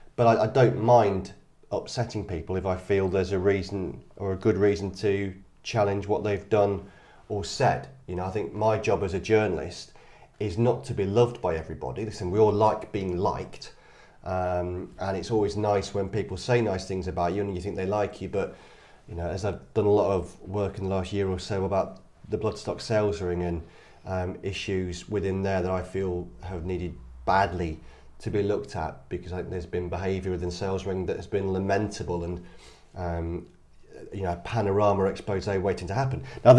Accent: Blackburn, North West England, United Kingdom; because I grew up in Lancashire in Blackburn.

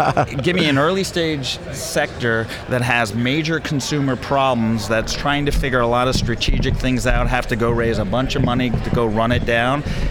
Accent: New York City, New York, United States; moved away as an adult; now in Santa Barbara, United States; No, I was born and raised in New York City. Concrete kid in Manhattan.

